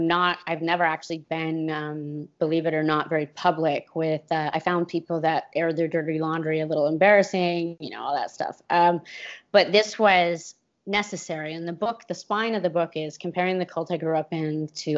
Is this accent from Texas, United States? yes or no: no; California, United States; I'm like, nah, I can handle this, I'm from California, oh my God